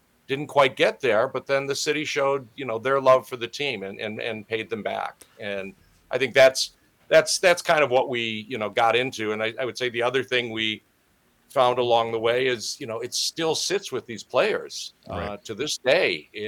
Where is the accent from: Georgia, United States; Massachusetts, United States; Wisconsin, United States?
Wisconsin, United States; born or raised there